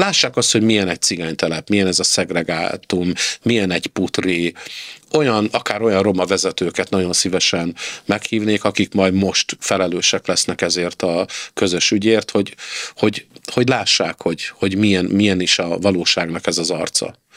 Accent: Törökszentmiklós, Jász-Nagykun-Szolnok, Hungary; a Törökszent Miklósi cigánytelepen a Hold utca 2 szám alá a házhoz, ahol én nevelkedtem

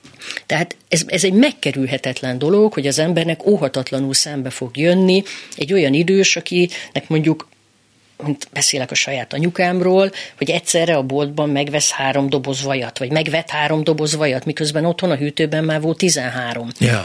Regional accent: Miskolc, Borsod-Abaúj-Zemplén, Hungary; Akár tetszik, akár nem, én Miskolcról jöttem

